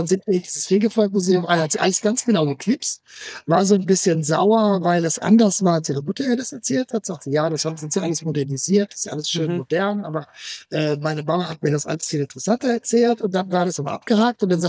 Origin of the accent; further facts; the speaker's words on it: Trentino-Alto Adige, Italy; Sagt ich, bin aus Südtirol.